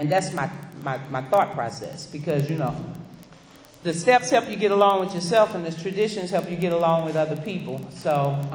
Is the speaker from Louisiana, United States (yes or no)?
yes; Louisiana, United States; I'm from Louisiana and they had this homeless shelter.